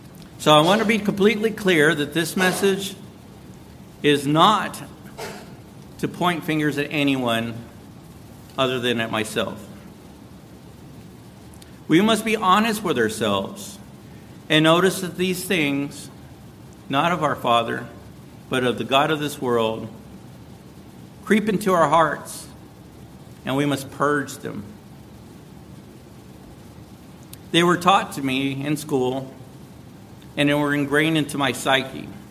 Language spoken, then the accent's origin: English; Texas, United States; As I grew up in South Texas, we were constantly told how the Caucasians stole our lands and murdered our peoples.